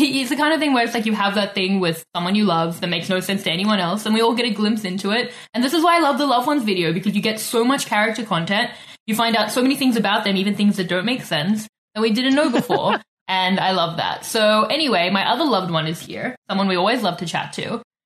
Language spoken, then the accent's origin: English; South Africa; moved away; as a South African expat with a lot of family there.